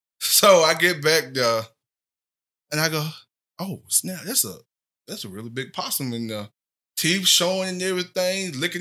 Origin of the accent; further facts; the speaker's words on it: Birmingham, Alabama, United States; My background, well, born and raised right here in Birmingham. Born at Brookwood.